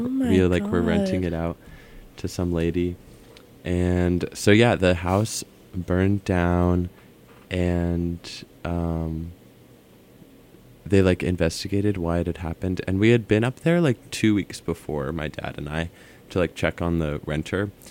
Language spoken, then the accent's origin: English; Boulder, Colorado, United States; also born or lived in Nederland; I am from Boulder, Colorado, and I was, like, born in Boulder, but I spent the first 2 years of my life in Nederland, which is like a little mountain town.